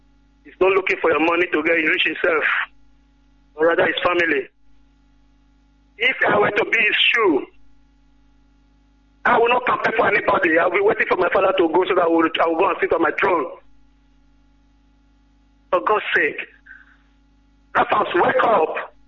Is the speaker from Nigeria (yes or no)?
yes; Anambra, Nigeria; now in Verona, Italy; Calling you from Verona. I'm from Asia here, local government, Anambra State, Biafra.